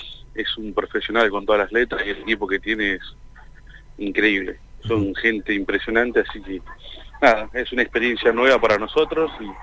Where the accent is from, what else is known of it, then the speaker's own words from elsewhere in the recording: Viedma, Río Negro, Argentina; yo era de Viedma, yo soy de Viedma en realidad.